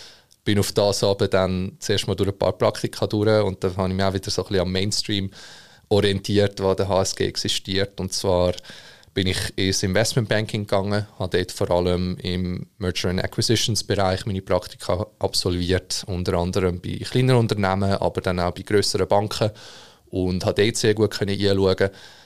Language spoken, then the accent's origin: German; Zurich, Switzerland; Ich komme ursprünglich aus Zürich